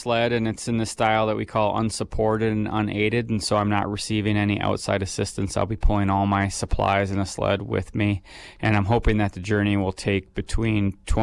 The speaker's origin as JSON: {"language": "English", "region": "Wisconsin", "country": "United States", "tie": "born or raised there", "said": "Well, I think the main requirement is growing up in Wisconsin."}